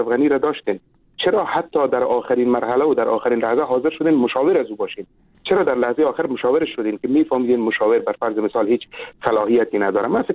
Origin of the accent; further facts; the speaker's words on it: Afghanistan; ما بیرو از افغانستان هستم